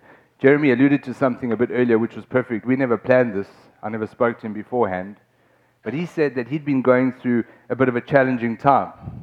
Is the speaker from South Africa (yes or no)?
yes; South Africa; now in Austin, United States; We're a family from South Africa, and we've recently come to the city of Austin.